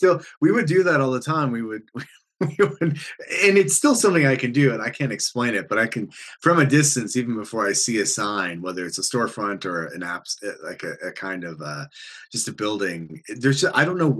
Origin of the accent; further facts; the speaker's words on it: United States; now in United Kingdom; So I moved to the UK about over 15 years ago now. And I came from the States originally